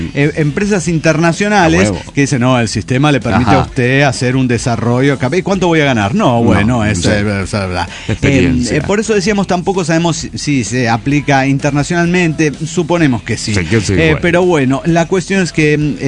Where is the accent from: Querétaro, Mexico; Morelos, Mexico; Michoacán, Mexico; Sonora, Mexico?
Querétaro, Mexico; de Querétaro, México